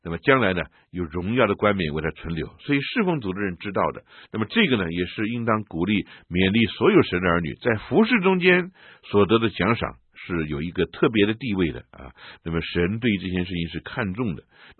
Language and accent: Chinese; China; 尤其是我们中国人呢，尊老敬贤，对年纪大的人本身就有一种与生俱来的尊重